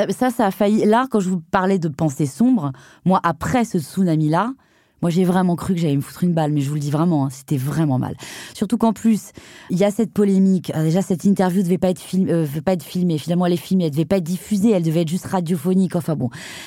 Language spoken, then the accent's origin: French; Brittany, France; Et comme je suis bretonne, je sais pas, ça m'a reconnectée à moi-même